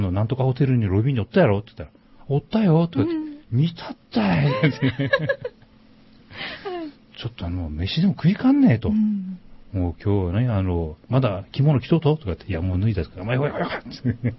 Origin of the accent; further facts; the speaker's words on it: Kurume, Fukuoka, Japan; also born or lived in Nobeoka; 父が久留米大学に、勤めてたもんですから、そのまま久留米に行って、小学校5年まで、あの、久留米で育ったんですね。